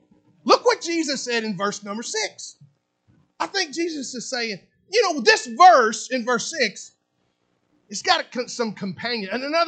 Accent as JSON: {"language": "English", "region": "Alabama", "country": "United States", "tie": "born or raised there", "said": "In this part of the country, I grew up over around Sand Mountain."}